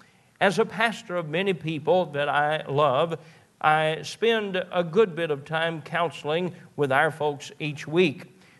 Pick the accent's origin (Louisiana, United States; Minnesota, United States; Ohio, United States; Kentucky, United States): Kentucky, United States; Hazard; I'm from Hazard, Kentucky, southeast Kentucky